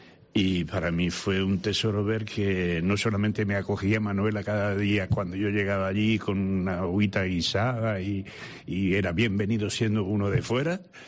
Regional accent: Valencian Community, Spain; Yo soy valenciano.

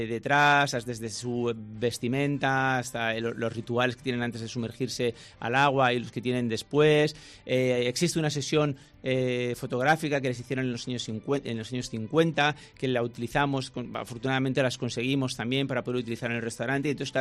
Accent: Valencian Community, Spain; also born or lived in Japan; Soy español, valenciano, mediterráneo de nacimiento, pero mi patria de adopción cultural es Japón

